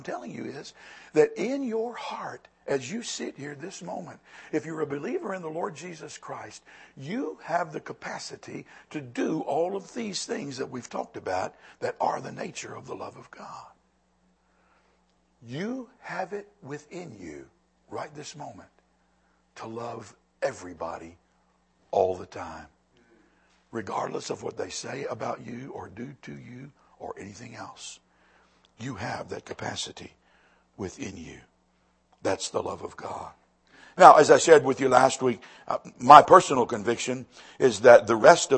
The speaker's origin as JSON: {"language": "English", "town": "Lynchburg", "region": "Virginia", "country": "United States", "tie": "born or raised there", "said": "Look, I'm born and raised in Lynchburg, Virginia."}